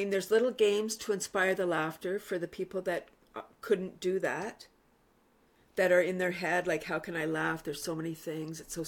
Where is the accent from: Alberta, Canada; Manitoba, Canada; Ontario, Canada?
Ontario, Canada; Toronto; now in Bradford, Canada; I'm from Toronto, but I moved up to Bradford in 93 and bought a house.